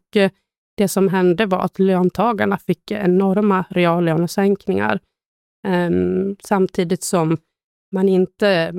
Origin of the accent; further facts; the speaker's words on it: Sandviken, Gävleborg County, Sweden; now in Nacka, Sweden; Jag kommer från Sandviken, bruksort. Nu bor jag ju i Stockholm, då, eller till och med faktiskt i Nacka.